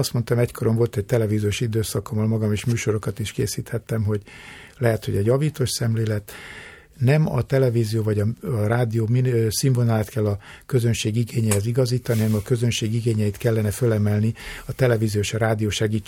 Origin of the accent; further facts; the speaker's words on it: Törökkoppány, Somogy, Hungary; én egy kis településen Törökkoppányban születtem, ott jártam általános iskolába, az alsó tagozat osztatlan volt